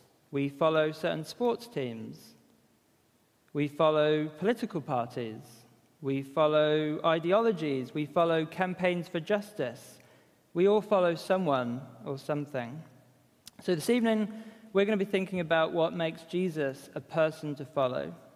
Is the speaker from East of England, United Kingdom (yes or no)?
yes; East of England, United Kingdom; now in Scotland; I'm originally from Norfolk, and the landscape is famously flat.